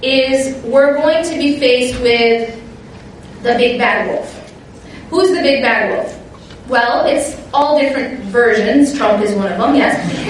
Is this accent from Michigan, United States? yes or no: no; Wisconsin, United States; I grew up in Wisconsin. We got a lot of snow.